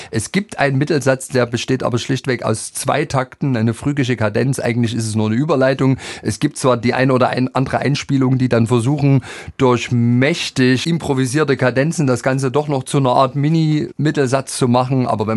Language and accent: German; Leipzig, Saxony, Germany; ich muss jetzt sagen, als Leipziger